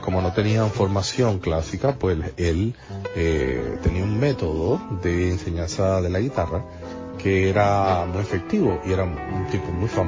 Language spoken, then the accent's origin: Spanish; Havana, Cuba; born there; El padre es mi abuelo, que no conocí, era un personaje político barrial de Centro Habana, es como se llama el barrio donde yo nací, que en verdad, Centro Habana es el título revolucionario que le pusieron, pero en verdad ese barrio se llamó toda la vida Cayo Hueso.